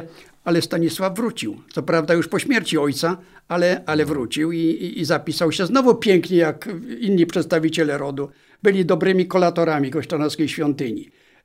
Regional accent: Łódź Voivodeship, Poland; born there; Mamy wspólne to, że się urodziliśmy 4 kilometry od siebie, każdy. Czyli urodziliśmy się w ziemi goszczanowskiej.

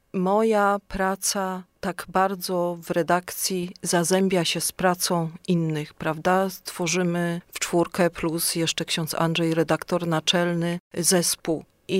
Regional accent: Ostrów Wielkopolski, Greater Poland Voivodeship, Poland; bo ja nie jestem z Kalisza, pochodzę z Ostrowa i mieszkam w Ostrowie.

